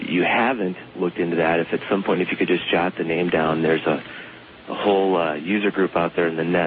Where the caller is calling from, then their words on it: Minneapolis, Minnesota, United States; from Minneapolis, Minnesota.